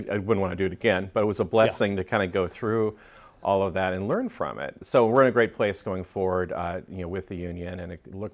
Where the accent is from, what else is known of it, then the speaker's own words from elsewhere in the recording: Minnesota, United States; So I grew up in Minnesota. So I grew up in like outstate rural Minnesota resort country there.